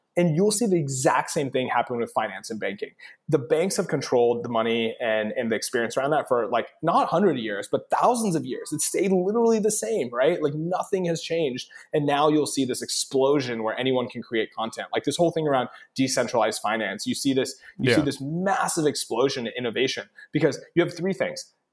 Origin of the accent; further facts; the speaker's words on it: Lubbock, Texas, United States; Honestly, it was a blast. It was the most fun.